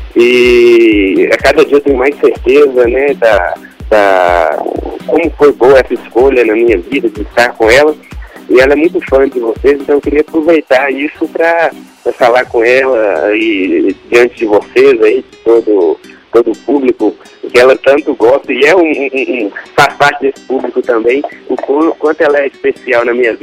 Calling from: Sete Lagoas, Minas Gerais, Brazil; Eu falo de Sete Lagoas, Minas Gerais.

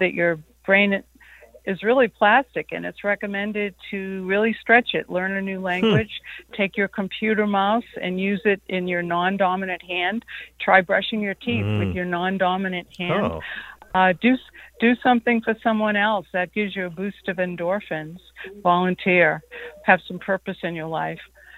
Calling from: Maine, United States; I'm calling from Maine, which is blueberry capital of the world, so lots of flavonoids here.

